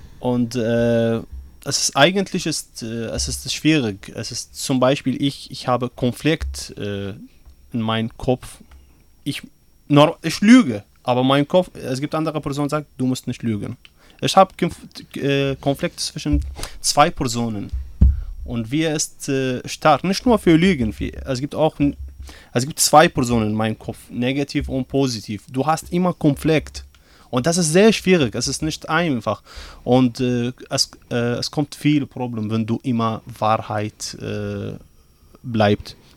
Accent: Iraq; German is a second language; now in Germany; ich komme aus dem Irak

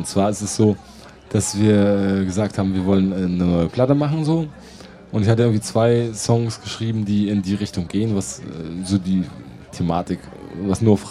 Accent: East Germany, Germany; ich komme ja aus dem Osten

